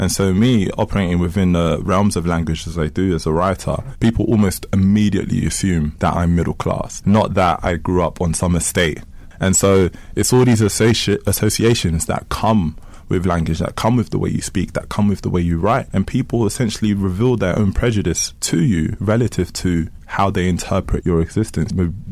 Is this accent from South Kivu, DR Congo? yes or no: no; Kinshasa, DR Congo; now in United Kingdom; I am from Kinshasa, Congo. I was born in Congo. I came to the UK with my family as refugees. I am of African descent. I'm African.